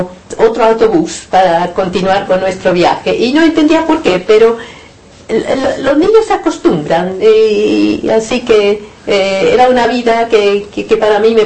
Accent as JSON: {"language": "Spanish", "town": "Barcelona", "region": "Catalonia", "country": "Spain", "tie": "born there", "also_born_or_lived": "New Zealand / Italy / Argentina", "said": "Yo misma no había, nací en Barcelona, así que Alemania no fuimos."}